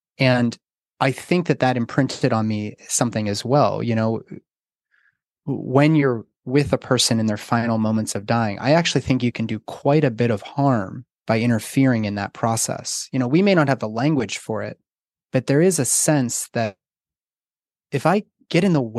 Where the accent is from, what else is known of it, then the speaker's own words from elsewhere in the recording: Pittsburgh, Pennsylvania, United States; I grew up in Pittsburgh.